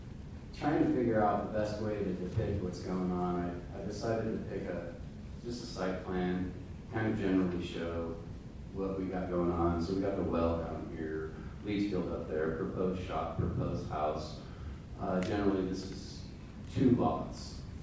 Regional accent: Wyoming, United States; They're all over the state of Wyoming. I grew up in one in Laramie County.

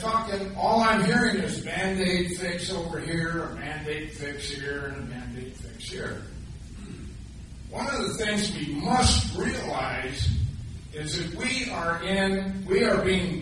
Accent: Wyoming, United States; I am not from Johnson County. I'm from Sheridan County, and attended that meeting yesterday.

